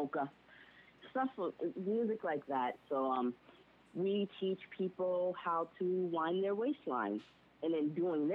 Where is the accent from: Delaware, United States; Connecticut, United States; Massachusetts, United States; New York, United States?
Massachusetts, United States; Boston; Well, I grew up in Boston. I'm actually from Roxbury, Mass.